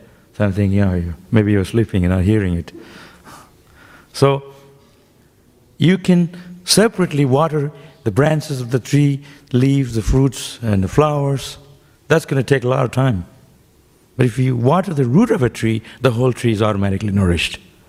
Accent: Vrindavan, Uttar Pradesh, India; I grew up also in Vrindavan.

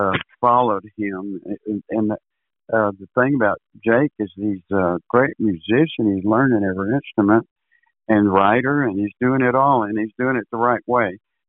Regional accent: San Antonio, Texas, United States; I was raised in San Antonio

